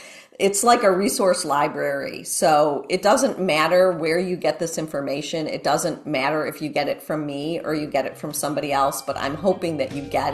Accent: Ohio, United States; where I've never been, even though I grew up in Ohio.

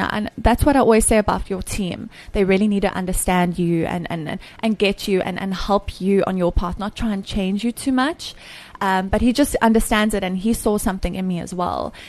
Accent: Durbanville, Western Cape, South Africa; also born or lived in Johannesburg; I grew up in Durbanville, a small town, well, not so small anymore, in Cape Town. And then we moved to Joburg

